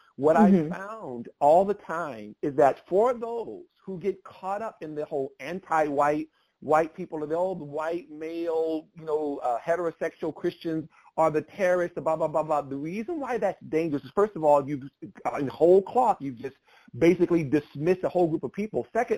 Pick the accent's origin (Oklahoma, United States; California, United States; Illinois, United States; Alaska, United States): California, United States; I'm from California. We live in North Carolina now. I grew up, I was there from a little kid